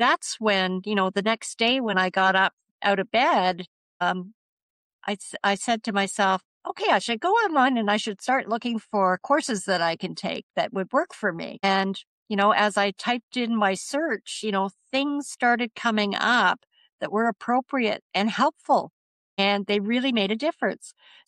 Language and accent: English; Canada; But I'm the Canadian medical thriller.